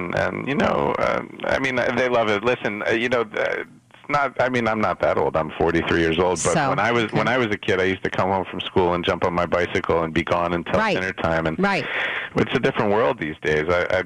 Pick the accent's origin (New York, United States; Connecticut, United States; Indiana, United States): New York, United States; I grew up in Westchester County.